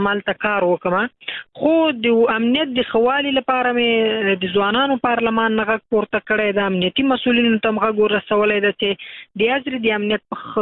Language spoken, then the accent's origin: Pashto; Afghanistan; مونږ افغانان یو، دا باید نو وای چې دا زما خپل ولایت ده